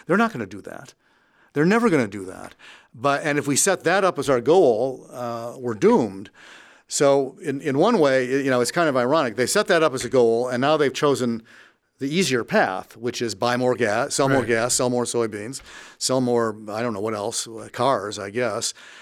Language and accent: English; Illinois, United States; I'm from Illinois.